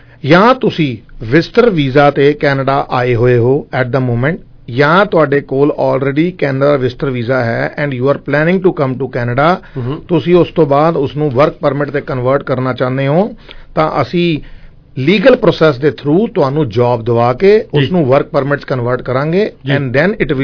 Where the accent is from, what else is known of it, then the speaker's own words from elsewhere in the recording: Punjab, India; moved away; ਮੇਰੇ ਦੋ ਘਰ ਹੈ ਮੇਰਾ ਪਿੰਡ ਵੀ ਹੈਗਾ ਜ਼ਿਲ੍ਹਾ ਅੰਮ੍ਰਿਤਸਰ ਠੀਕ ਹੈ ਜੀ ਤੇ ਮੇਰਾ ਘਰ ਜਿਹੜਾ ਹੈਗਾ ਜਲੰਧਰ ਸ਼ਹਿਰ ਚ ਉੱਥੇ ਮੇਰੇ ਪੇਰੈਂਟਸ ਰਹਿੰਦੇ ਆ